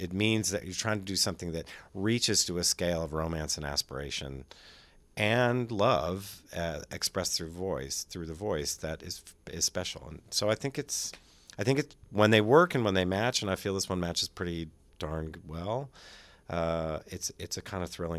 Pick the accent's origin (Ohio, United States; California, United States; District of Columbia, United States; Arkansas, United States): California, United States; San Francisco; I grew up in San Francisco in the 60s and 70s, and I was a big fan